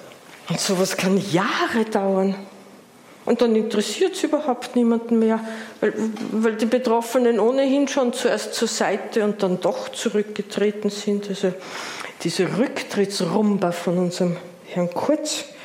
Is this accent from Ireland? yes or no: no; Austria